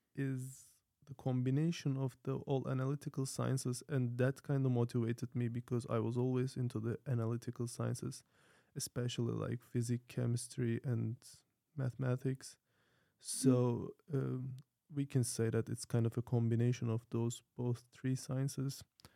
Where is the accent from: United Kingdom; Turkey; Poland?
Turkey; Izmir, İzmir; English is a second language; So I'm coming from Izmir, but the university I've studied in, it was in the beautiful city Manisa.